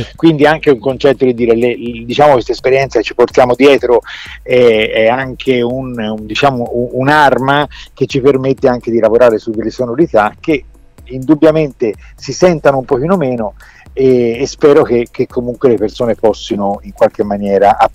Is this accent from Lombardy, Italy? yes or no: no; Florence, Tuscany, Italy; la linea del Parallelo 43 che attraversa Firenze, noi siamo fiorentini